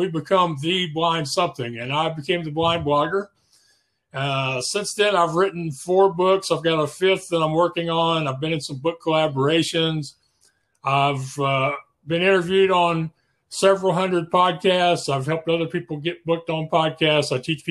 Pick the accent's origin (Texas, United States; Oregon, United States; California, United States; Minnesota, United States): Texas, United States; Spring; Well, I'm from Spring, Texas, which is this same general area. I've lived here most of my life. Went through elementary, junior high, and high school here. So this is where I'm from.